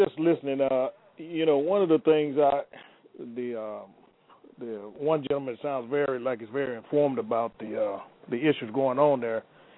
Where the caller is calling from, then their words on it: Michigan, United States; I'm calling from Michigan.